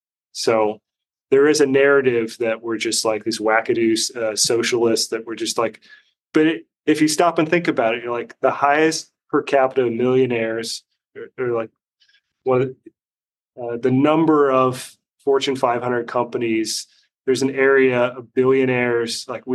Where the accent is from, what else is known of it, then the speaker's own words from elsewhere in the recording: Seattle, Washington, United States; I grew up in the Seattle area, and when it was a very blue collar town, and we were known for being weird.